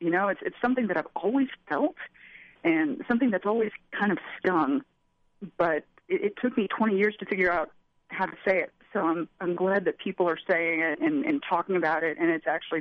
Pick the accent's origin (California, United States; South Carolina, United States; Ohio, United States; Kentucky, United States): Kentucky, United States; You know, I'm from Eastern Kentucky originally. I'm from Trump country. though it wasn't always Trump country.